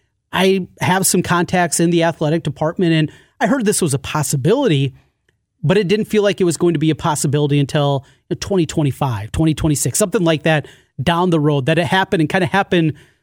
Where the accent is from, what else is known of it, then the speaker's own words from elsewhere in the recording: Osage, Iowa, United States; But I grew up in a wrestling town. I grew up in Osage.